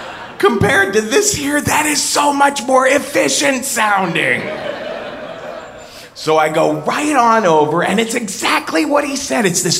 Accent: Ohio, United States; But I'm from Ohio. I'm a very polite person.

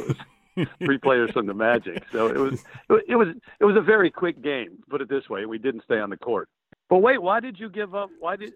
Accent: Chicago, Illinois, United States; I grew up in the Chicago area.

